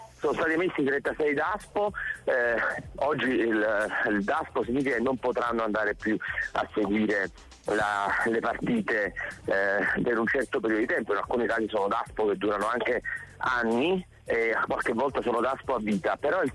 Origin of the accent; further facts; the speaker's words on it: Naples, Campania, Italy; in quanto napoletano